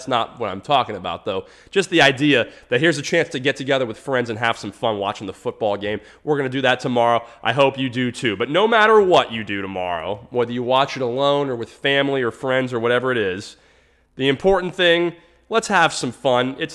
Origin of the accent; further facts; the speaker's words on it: Tampa, Florida, United States; I was born and raised in Tampa, and we had a football team